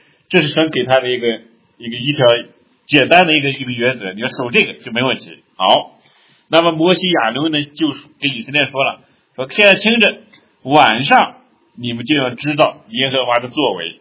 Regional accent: Shaanxi, China; accent: Shaanxi; 因为我们陕西话说非常解馋

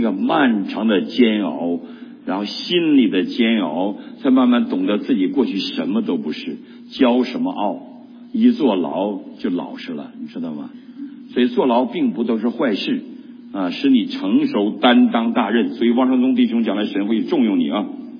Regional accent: Qingdao, Shandong, China; 我住过团岛，很小，我在青岛生活过3年，我告诉你啊，我是青岛的，青岛来的。

